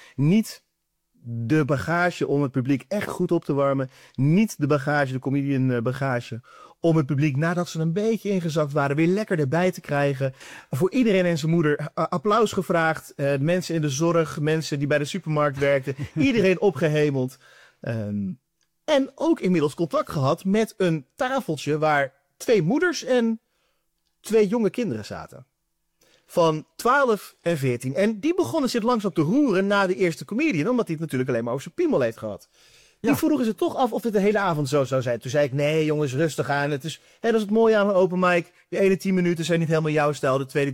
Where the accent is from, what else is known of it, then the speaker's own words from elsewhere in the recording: Houten, Utrecht, Netherlands; Ik kom uit Houten, daar ben ik opgegroeid.